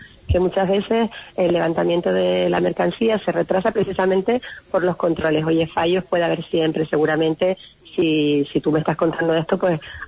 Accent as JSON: {"language": "Spanish", "region": "Canary Islands", "country": "Spain"}